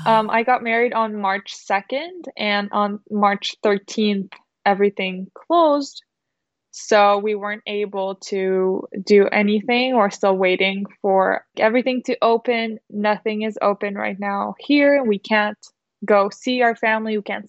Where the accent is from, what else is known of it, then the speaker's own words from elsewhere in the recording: Canada; I'm from Canada.